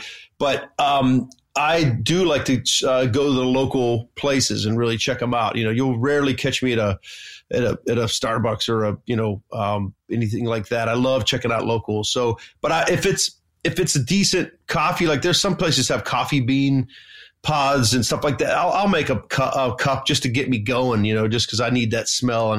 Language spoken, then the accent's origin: English; Pennsylvania, United States; A really small town outside of Pittsburgh, Pennsylvania.